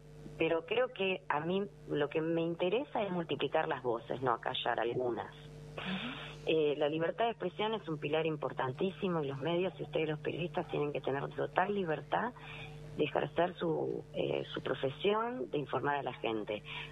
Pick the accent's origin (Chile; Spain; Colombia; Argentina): Argentina; Como argentinas